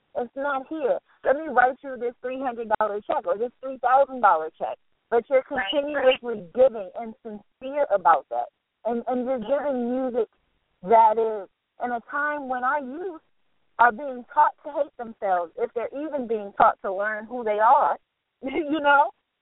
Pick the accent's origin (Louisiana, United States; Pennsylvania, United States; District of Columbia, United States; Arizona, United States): District of Columbia, United States; Washington; I'm coming from the District of Columbia, and people have their ideas about the nation's capital